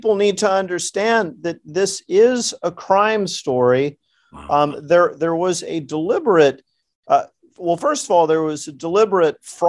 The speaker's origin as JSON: {"language": "English", "town": "Dallas", "region": "Texas", "country": "United States", "tie": "born or raised there", "said": "Well, I grew up here in Dallas, Texas, where I met Dr. McCullough, went to college up in Boston"}